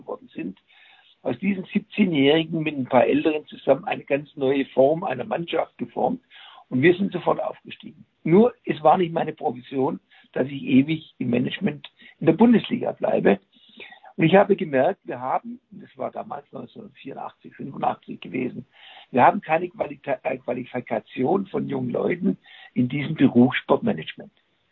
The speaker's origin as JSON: {"language": "German", "town": "Nuremberg", "region": "Bavaria", "country": "Germany", "said": "Ich als Nürnberger habe auch in München gesagt"}